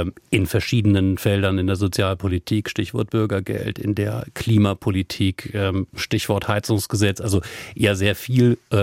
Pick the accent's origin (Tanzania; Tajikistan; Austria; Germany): Germany; Wolfsburg, Lower Saxony; Ja, ich komme ja aus Wolfsburg. Da wurden Autos produziert und werden noch immer.